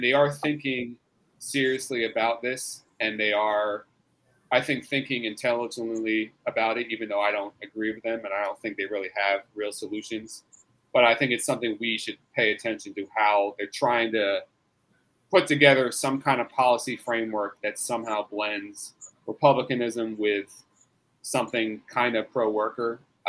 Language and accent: English; Norristown, Pennsylvania, United States; now in Philadelphia, United States; In an area called Norristown. Montgomery County, like 40 minutes outside Philadelphia.